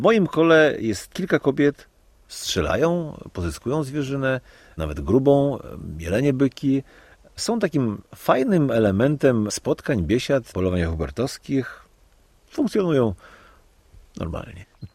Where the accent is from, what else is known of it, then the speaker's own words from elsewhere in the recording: Podlaskie Voivodeship, Poland; Ja się wychowałem na otulinie Niecki, która się nazywa Niecką Tyniewicką. I pierwsze zabawy takiego dziecka wychowanego w środowisku wiejskim to były zabawy z naturą.